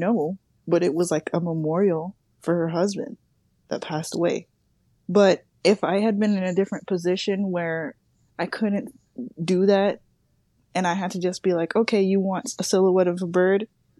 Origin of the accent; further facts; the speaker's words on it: United States; Obviously, like, I'm a Black woman, but I grew up in America, so... My view on it is very, like, American.